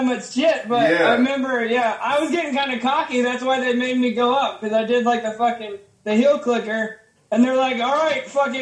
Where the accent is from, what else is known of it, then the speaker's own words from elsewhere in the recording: Miami, Florida, United States; Miami, Florida.